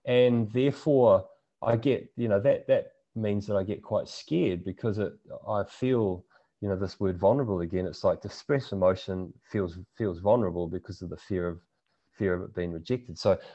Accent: New Zealand; as a Kiwi male, you know, it almost wasn't actually appropriate to come out and say, I'm angry, I'm sad, or I'm happy.

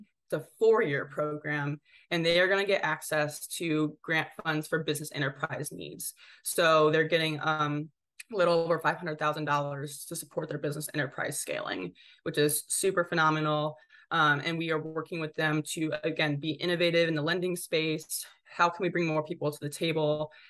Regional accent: Midwest, United States; like I'm from the Midwest, so living in the DMV is a different ball game for me.

